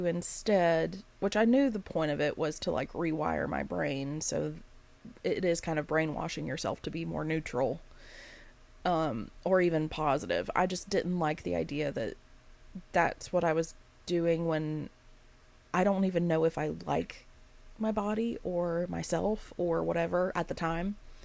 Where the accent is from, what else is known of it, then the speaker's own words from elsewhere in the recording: United States; Being an American trying to get healthcare is insane.